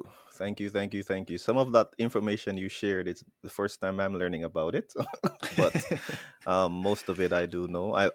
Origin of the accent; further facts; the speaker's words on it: Kingston, Jamaica; now in Japan; I am from Kingston, Jamaica, and I'm living in Japan for a few years now.